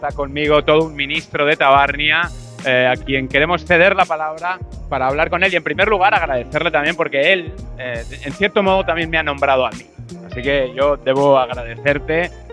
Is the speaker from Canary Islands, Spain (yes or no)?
no; Valencian Community, Spain; yo vengo de la Comunidad Valenciana, no lo conseguimos.